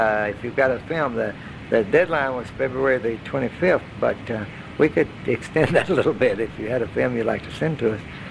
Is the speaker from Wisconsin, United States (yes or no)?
no; Alabama, United States; because I was raised in Alabama, and that was go barefoot in the summer and put the peanuts in my RC cola